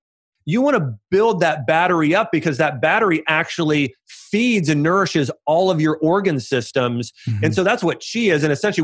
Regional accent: Ohio, United States; And I'm not from Nashville. You know, I'm from Ohio, not far where you're from in Pennsylvania.

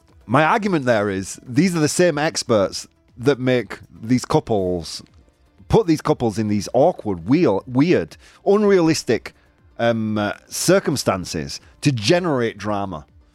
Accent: England, United Kingdom; I'm English.

